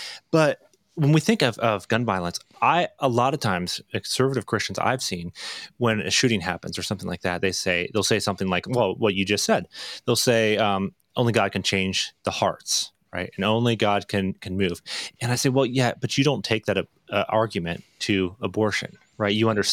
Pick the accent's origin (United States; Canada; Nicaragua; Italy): Canada; But I say that as a non-gun owner and as a Canadian as well.